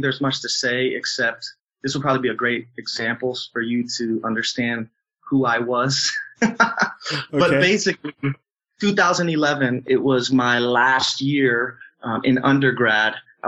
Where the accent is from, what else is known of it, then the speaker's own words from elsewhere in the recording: Florida, United States; So I grew up here in the South Florida area, and my parents are both evangelical Christians.